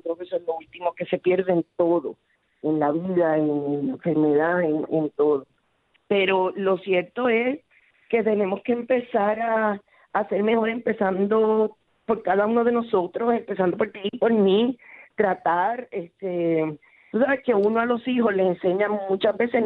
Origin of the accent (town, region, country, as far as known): Puerto Rico